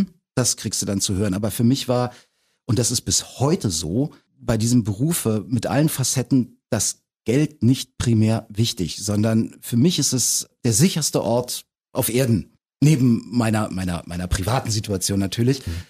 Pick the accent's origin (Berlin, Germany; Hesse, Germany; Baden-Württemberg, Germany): Berlin, Germany; born or raised there